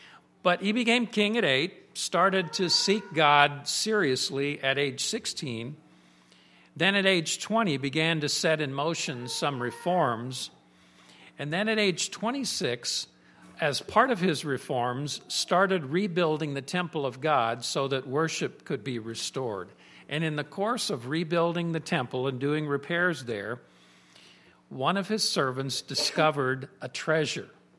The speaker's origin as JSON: {"language": "English", "town": "St. Petersburg", "region": "Florida", "country": "United States", "tie": "born or raised there", "said": "because as a kid, I grew up in St. Petersburg, Florida. I don't know if any of you have ever been to St. Petersburg."}